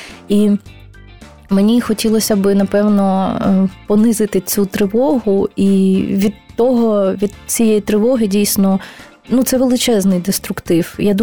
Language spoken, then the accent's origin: Ukrainian; Kyiv, Ukraine; Хоча я Київ обожнюю, це моє рідне місто, дійсно, хоча багато хто думає, що я з Чернігова. Мій рід з Чернігова, але я киянка.